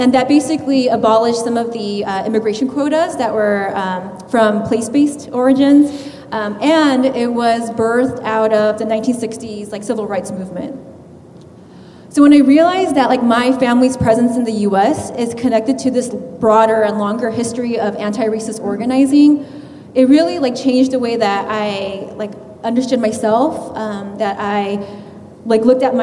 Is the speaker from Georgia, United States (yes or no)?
no; Cerritos, California, United States; because I grew up in Cerritos. Is anybody from there? Yay! Okay. So Cerritos is a majority-minority community, right? So I grew up with lots of Asian Americans, lots of Korean friends